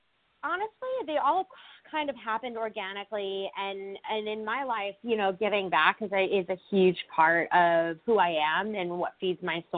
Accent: New York, United States; You know, I grew up on Long Island, but, you know, we were only about 45 minutes to the city.

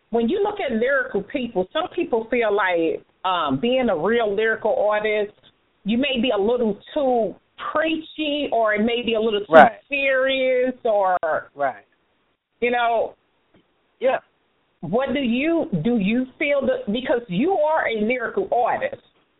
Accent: Midwest, United States; But, of course, I'm from the Midwest. And so that's how it is here.

